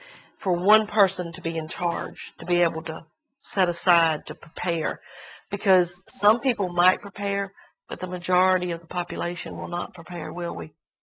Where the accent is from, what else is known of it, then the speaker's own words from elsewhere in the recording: United States; in my mind, because I'm an American, I'm thinking big government